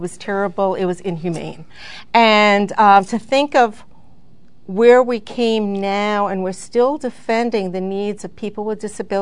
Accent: New York, United States; And I grew up in New York, and I remember hearing Geraldo Rivera in the mid-70s doing a big expose, right?

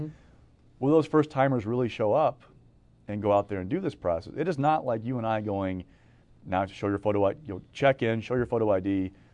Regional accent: Iowa, United States; Now, I grew up in Iowa. There's not a lot to do there on a Tuesday night in the middle of January, early February.

